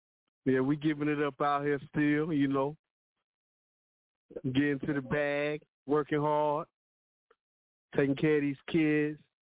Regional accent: Raleigh, North Carolina, United States; I'm from Raleigh, Rough Raleigh, North Carolina.

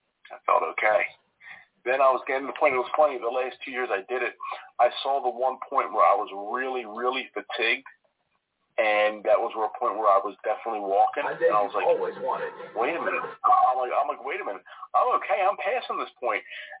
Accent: Philadelphia, Pennsylvania, United States; I grew up in Philadelphia, so those landmarks are basically in my backyard.

